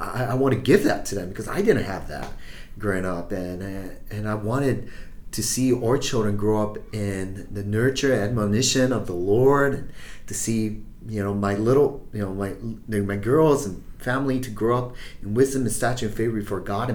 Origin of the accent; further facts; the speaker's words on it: Japan; growing up in Japan